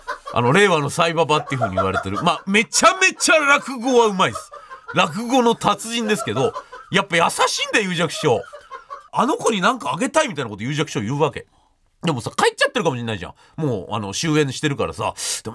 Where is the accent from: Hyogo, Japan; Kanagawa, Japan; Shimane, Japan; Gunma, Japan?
Gunma, Japan; 私ね、群馬出身なんで